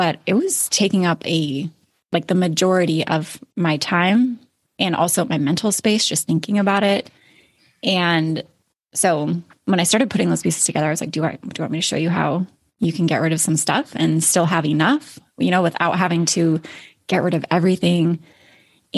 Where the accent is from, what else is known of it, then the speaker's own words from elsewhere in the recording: Alaska, United States; moved away as an adult; now in Florida, United States; I was actually born and raised in Alaska. And so was my husband. And in 2013, we decided that we were going to move to Florida